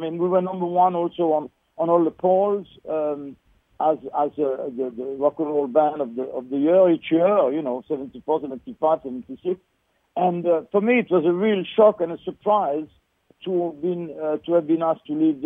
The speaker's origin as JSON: {"language": "English", "country": "Switzerland", "said": "of 1976 in Montreux, Switzerland, which was my country, I'm originally from Switzerland"}